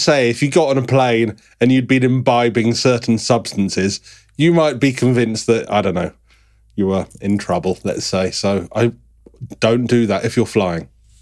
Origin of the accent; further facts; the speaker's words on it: England, United Kingdom; I'm English.